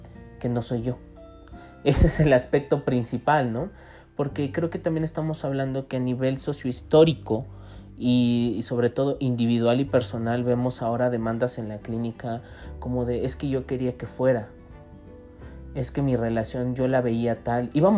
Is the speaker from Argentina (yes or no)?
no; Mexico; nos hace esta invitación a pensarnos nosotros en nuestra psicología como mexicanos